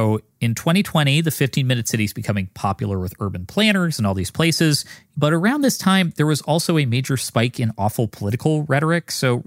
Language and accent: English; Canada; I am guilty as charged as resident Canadian guy on 99% Invisible.